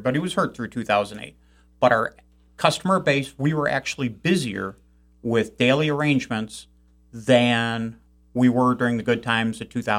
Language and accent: English; St. Clair Shores, Michigan, United States; My wife grew up here. I grew up in St. Clair Shores. Used to summer up here